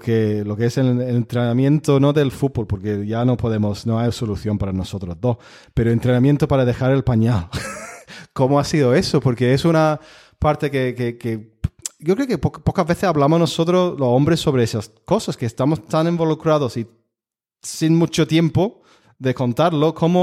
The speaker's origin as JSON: {"language": "Spanish", "town": "Liverpool", "region": "North West England", "country": "United Kingdom", "second_language": "Spanish", "lives_now": "Spain", "said": "Yo no soy de aquí, soy de Liverpool, entonces yo estoy muy solo aquí en España."}